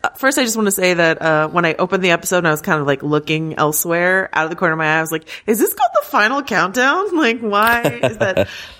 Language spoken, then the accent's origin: English; Arkansas, United States; now in Louisiana, United States; When I was growing up in Arkansas, I never knew a single Ardoin, but down here in Louisiana, they are everywhere.